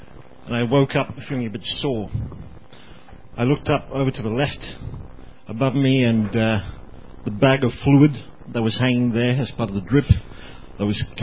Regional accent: Australia; Do I see myself as an Australian first and Christian second?

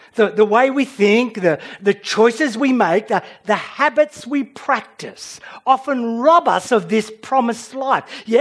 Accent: Sydney, New South Wales, Australia; My heritage is farming. I come from a line of dairy farmers, albeit I grew up in Sydney.

